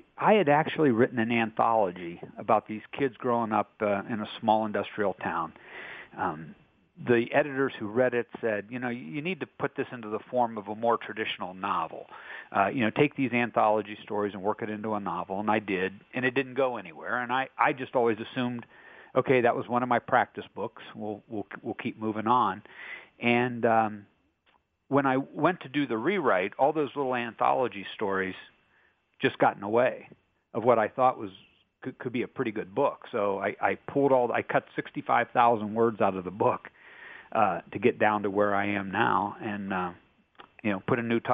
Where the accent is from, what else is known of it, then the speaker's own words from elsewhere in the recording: Steubenville, Ohio, United States; I grew up over around Steubenville, down in the Ohio River Valley, and I just love that area as a backdrop.